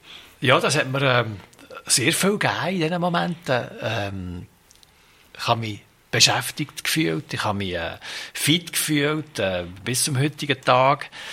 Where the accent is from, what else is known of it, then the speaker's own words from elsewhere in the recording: Switzerland; mit dem Privileg, das ich habe, als Schweizer Bürger Demokratie gelernt zu haben, Demokratie zu leben